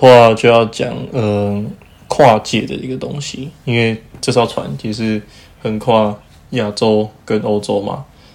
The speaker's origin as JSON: {"language": "Chinese", "country": "Taiwan", "said": "我们台湾人被分散在德国的各地，就是有人像叶公他就在北部，那我就在西部"}